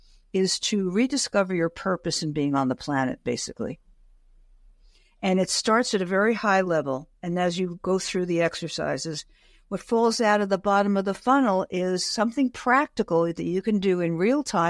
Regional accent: San Francisco, California, United States; I'm from San Francisco, and I opened up the San Francisco Chronicle, which was the only place you could even look for anything.

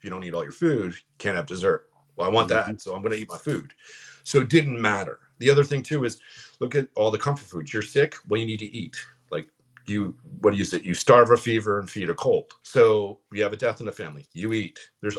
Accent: Florida, United States; And when I lived in West Palm, I'm from Florida. So when I lived in West Palm

